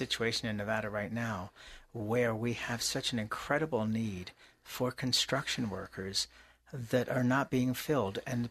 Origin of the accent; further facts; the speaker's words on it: England, United Kingdom; now in United States; I grew up in England, where at age 16, you basically had to make a decision.